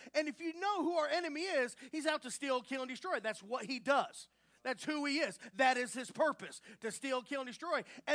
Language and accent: English; Dallas, Texas, United States; I took a walk, and it was kind of weird because I'm from Dallas, Texas, and I took a walk this morning, and I saw an alligator.